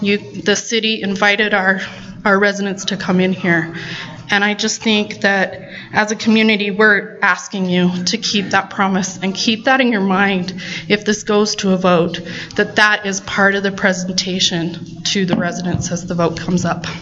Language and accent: English; Cedar Hills, Utah, United States; I said, "Oh, a little town by Provo, kind of." Like, "Oh, we're from Sandy. What's that town?" I said, "Oh, Cedar Hills."